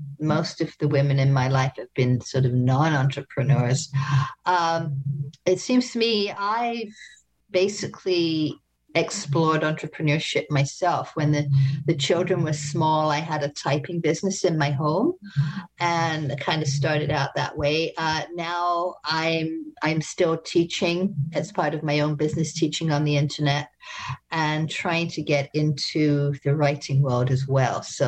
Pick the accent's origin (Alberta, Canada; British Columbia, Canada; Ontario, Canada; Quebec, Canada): British Columbia, Canada; New Westminster; from New Westminster